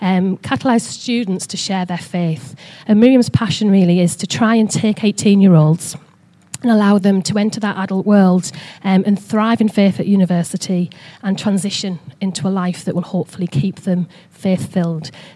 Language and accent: English; North East England, United Kingdom; I'm from Teesside